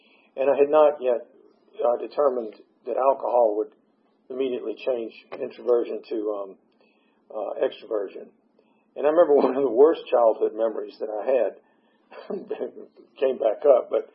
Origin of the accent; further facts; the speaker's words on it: Atlanta, Georgia, United States; born there; But I was born in Atlanta, and I had a good upbringing.